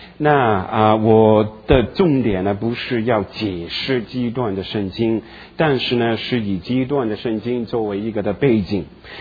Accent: Guangdong, China; 我们老广，你们也不要忘记哦

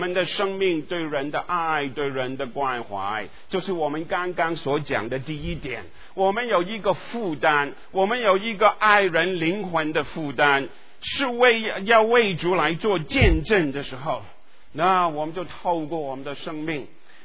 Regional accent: Guangdong, China; Chinese is a second language; 我们就到台湾去了，我们都是广东人，国语不清不楚的

